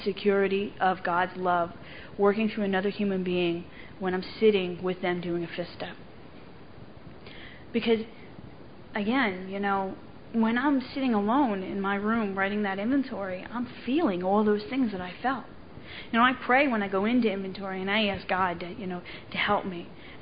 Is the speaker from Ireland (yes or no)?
yes; Ireland; I'm sarcastic, I'm Irish